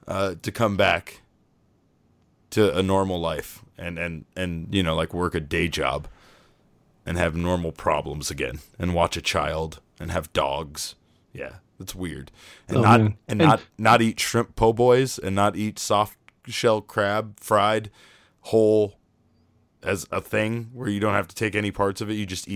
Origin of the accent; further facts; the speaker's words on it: New Orleans, Louisiana, United States; I'm not homesick from New Orleans yet